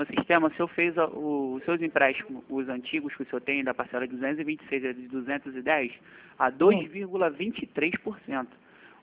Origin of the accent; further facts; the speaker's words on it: Rio de Janeiro, Brazil; eu sou do Rio mesmo, do Rio todo.